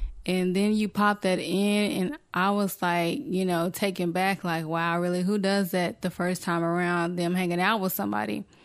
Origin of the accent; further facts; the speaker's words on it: the South, United States; now in Washington State, United States; I had shared that I was from the South. And so down there, we didn't really, you know, have this food explosion like it is here in Washington State.